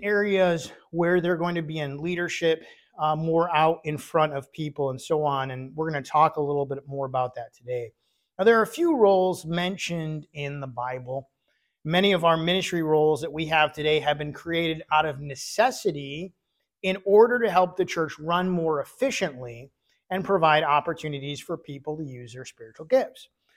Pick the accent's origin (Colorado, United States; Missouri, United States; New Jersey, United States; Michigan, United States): Michigan, United States; When I was growing up in Michigan, we had a very large church. It was kind of the only Baptist church in the area.